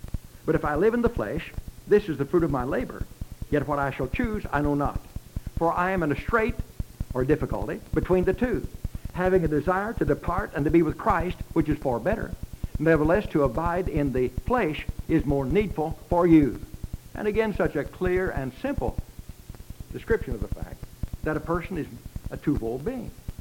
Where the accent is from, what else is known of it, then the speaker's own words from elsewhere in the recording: Indiana, United States; I was born and raised in Indiana, down about 30 miles south of Terre Haute.